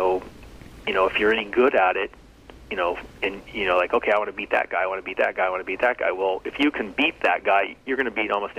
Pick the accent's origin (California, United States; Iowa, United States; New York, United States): California, United States; El Cajon; there's a town called La Mesa where I grew up in El Cajon.